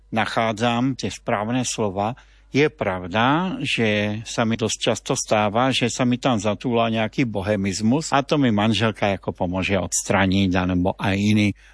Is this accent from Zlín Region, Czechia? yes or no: yes; Zlín, Zlín Region, Czechia; V Zlíne, odkiaľ pochádzam, sme mali v mladosti skupinu